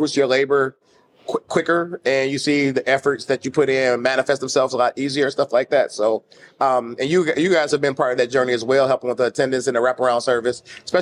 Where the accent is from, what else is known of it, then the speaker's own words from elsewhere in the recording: Detroit, Michigan, United States; but I'm from the Metro Detroit area.